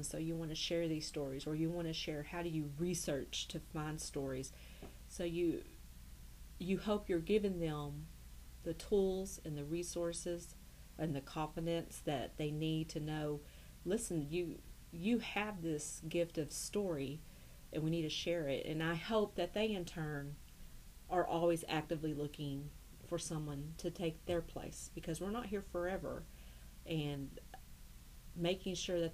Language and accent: English; Ada, Oklahoma, United States; I grew up here in Ada, Oklahoma.